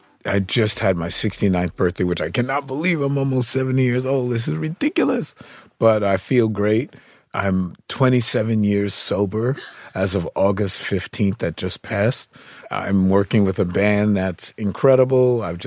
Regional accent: New York, United States; Yeah, when she was 13.

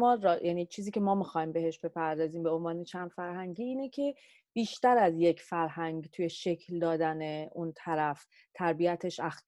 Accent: Iran; moved away as an adult; من الان بای کالچورالم، دو فرهنگی ام، ولی چون 18 سالگی من از ایران اومدم بیرون

